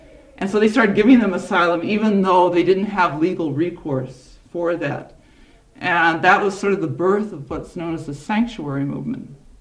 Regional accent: California, United States; I grew up in California, and a lot of Chinese immigrants were brought over to work there

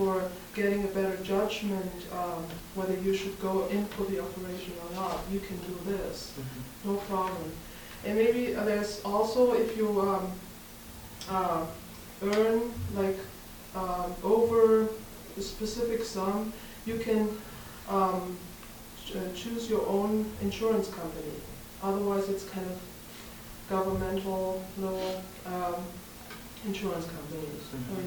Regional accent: Germany; I'm from Germany

